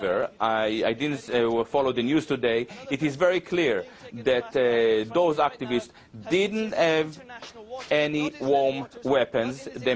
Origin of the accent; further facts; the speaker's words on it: United Kingdom; also born or lived in Israel; I'm British.